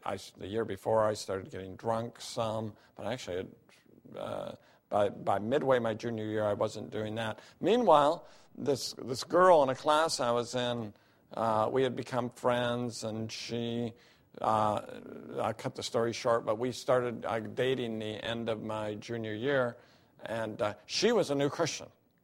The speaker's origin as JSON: {"language": "English", "town": "Salem", "region": "Oregon", "country": "United States", "tie": "born or raised there", "said": "I grew up in Salem, Oregon. My mom and dad were from St. Paul, Minnesota."}